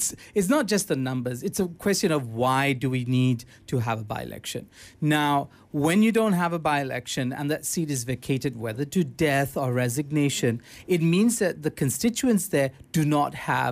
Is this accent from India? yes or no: no; Johor, Malaysia; risking the charge of Derhaka, because I'm from Johor